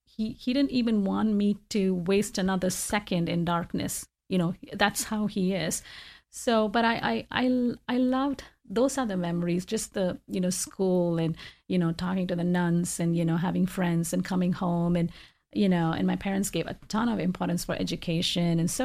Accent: Tamil Nadu, India; born or raised there

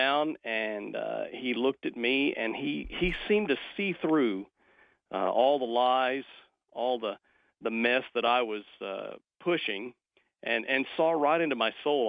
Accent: Oklahoma, United States; I am, actually, yes. I grew up in Oklahoma, and God called me to ministry, and I was in the military when God called me to ministry.

